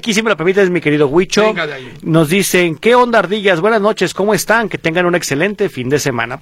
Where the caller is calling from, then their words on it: San Felipe Torres Mochas, Guanajuato, Mexico; de San Felipe Torres Mochas, Guanajuato.